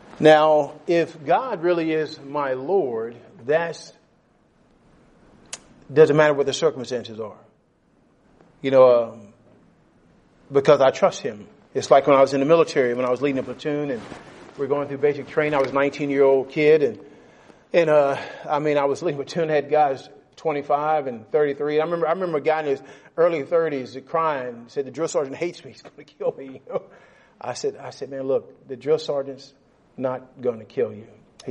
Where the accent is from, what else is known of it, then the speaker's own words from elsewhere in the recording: United States; now in Canada; I'm from the United States originally, and Canada kind of has some of the same philosophy as far as liberty is concerned.